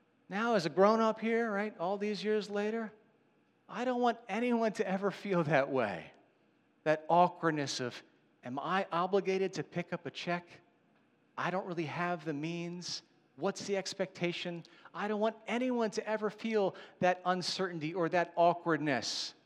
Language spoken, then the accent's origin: English; Pennsylvania, United States; I'm from Delco, so it was a little bit weird for me. Anyway, I just moved there.